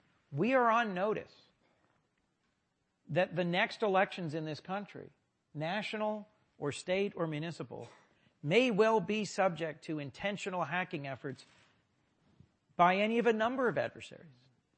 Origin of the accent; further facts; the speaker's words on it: New Castle County, Delaware, United States; I walked over and said, "Hi, I'm from Newcastle County, Delaware."